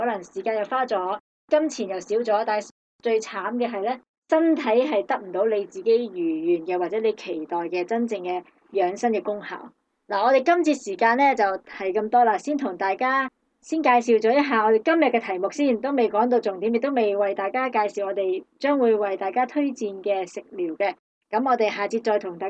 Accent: Hong Kong; 就我哋香港人都好成日爱嚟煲汤嘅一种菇

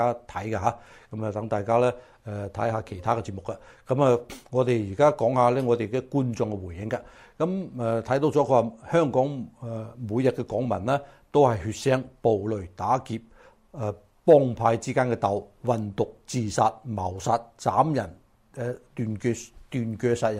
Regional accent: United States; 不過我係美國人 ，OK， 咁曾經喺大陸住過

